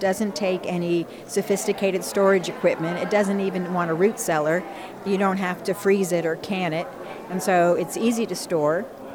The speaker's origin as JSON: {"language": "English", "region": "Georgia", "country": "United States", "said": "But I'm from North Georgia, and I was used to growing softneck garlic, where the necks are soft and braidable."}